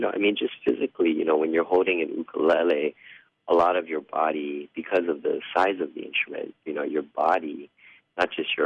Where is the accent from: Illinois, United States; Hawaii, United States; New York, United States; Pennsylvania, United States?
Hawaii, United States; You know, I was born and raised in Hawaii, and a lot of people, when they think of the ukulele, they think of Hawaii.